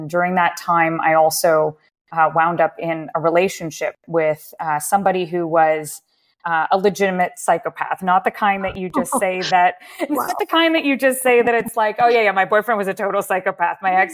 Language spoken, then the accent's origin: English; Waterloo, Ontario, Canada; I grew up in Waterloo. That's about an hour or so outside of Toronto, in Canada. And I grew up with two parents that were incredibly hardworking. My mom is from Lebanon, and she came over at a young age. And my dad was born in Canada.